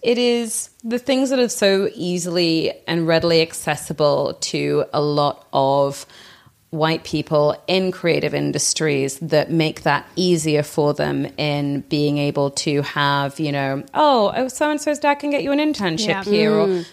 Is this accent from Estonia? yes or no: no; England, United Kingdom; growing up in England